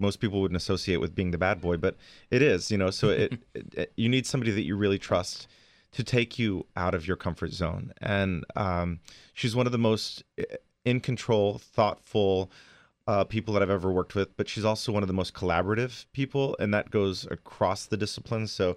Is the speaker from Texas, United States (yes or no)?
yes; Austin, Texas, United States; I grew up in Austin, Texas, and I started doing shows in high school, actually.